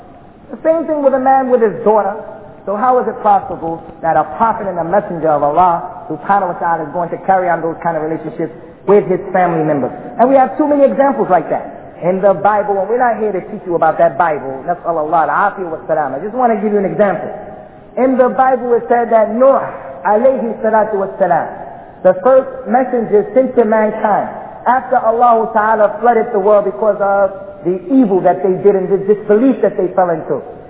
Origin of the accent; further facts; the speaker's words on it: United States; Because I grew up in America, and we grew up hating white people because they hated us.